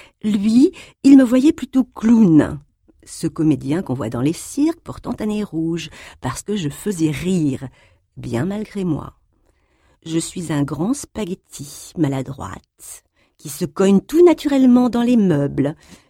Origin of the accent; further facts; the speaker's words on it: New York, United States; 10 ans après, je suis rentrée à New York, ma ville natale, pour monter ma propre compagnie.